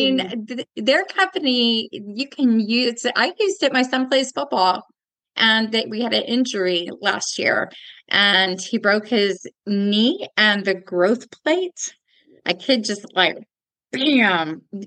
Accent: New Jersey, United States; born there; also born or lived in Texas; And I was born in New Jersey, then coming to Texas, everybody's like, you have to learn Spanish.

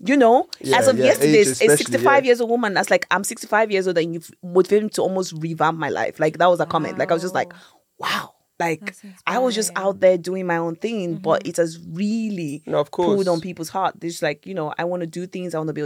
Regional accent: Croydon, London, United Kingdom; also born or lived in Nigeria; So I'm always kind of like saying Nigeria. But when I'm in the UK, I just say London. I come from London, which is Croydon. Yeah, I grew up in Croydon.

